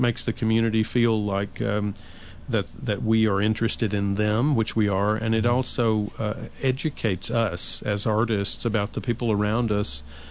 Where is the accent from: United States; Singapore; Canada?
United States; Murfreesboro, Tennessee; also born or lived in Nashville; I was born in Nashville, and I grew up in a little town called Murfreesboro, Tennessee, right.